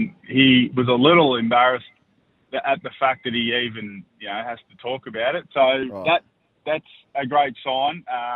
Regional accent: Victoria, Australia; I'm from Victoria

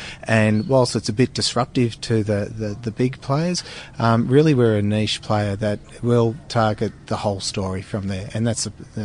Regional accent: Victoria, Australia; and I'm from Southern Victoria.

